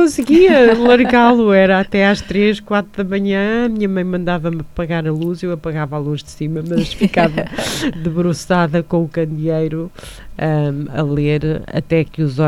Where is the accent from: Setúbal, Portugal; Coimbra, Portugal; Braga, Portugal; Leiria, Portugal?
Leiria, Portugal; born there; vieram para Leiria e, portanto, eu já nasci em Leiria.